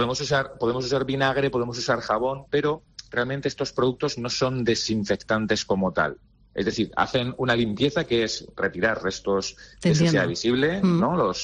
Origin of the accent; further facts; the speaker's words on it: Murcia, Region of Murcia, Spain; fue en Murcia, en mi tierra